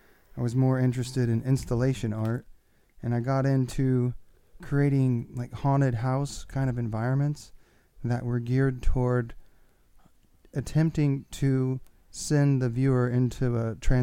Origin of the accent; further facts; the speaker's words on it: Illinois, United States; I'm an artist from Illinois.